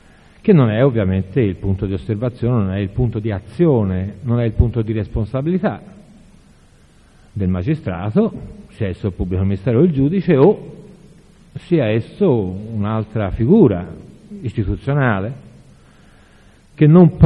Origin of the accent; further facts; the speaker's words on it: Florence, Tuscany, Italy; Da fiorentino, da magistrato che si è occupato di questa vicenda delle stragi del 93